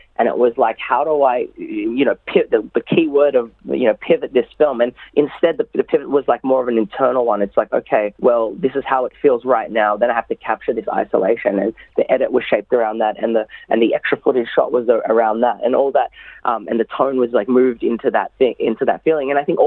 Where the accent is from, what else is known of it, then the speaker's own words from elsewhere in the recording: Australia; as a Filipino growing up in Australia